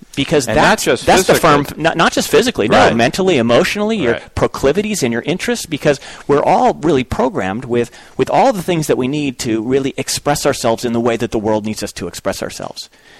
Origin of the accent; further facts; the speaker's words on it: Manhattan Beach, California, United States; And I was thinking Southern California because I grew up in Manhattan Beach.